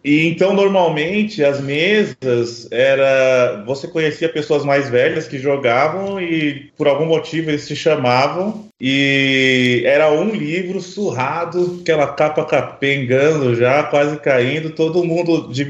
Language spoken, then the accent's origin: Portuguese; São Paulo, Brazil; somos de São Paulo, acho que é mais ou menos parecido.